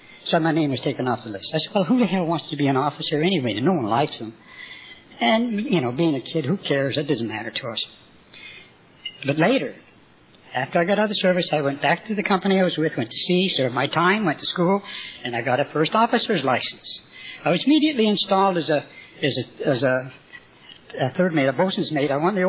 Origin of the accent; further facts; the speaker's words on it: Canada; I'm a Canadian